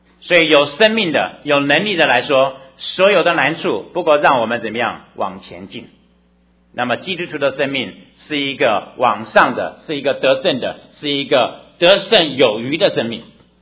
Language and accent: Chinese; China; SARS 是在我们中国人中间因为我们特别关心的事情。